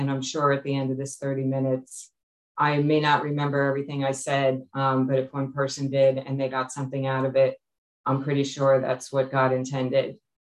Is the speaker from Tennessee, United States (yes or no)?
no; New Jersey, United States; I'm an alcoholic, and I'm from New Jersey.